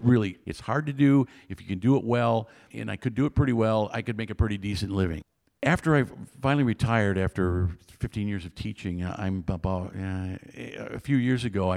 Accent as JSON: {"language": "English", "town": "Detroit", "region": "Michigan", "country": "United States", "said": "I'm from Detroit."}